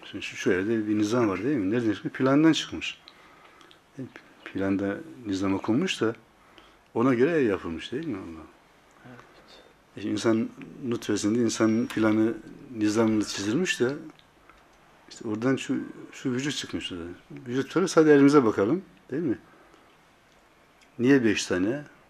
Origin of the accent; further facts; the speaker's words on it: Erzurum, Turkey; ben de Erzurumluyum ya, çay istiyorum.